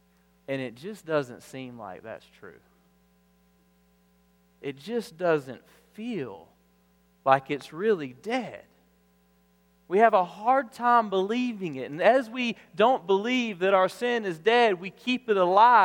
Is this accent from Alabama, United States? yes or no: yes; Alabama, United States; I am from South Alabama, and I grew up around what we call water moccasins, which you might call cotton mouths, and rattlesnakes.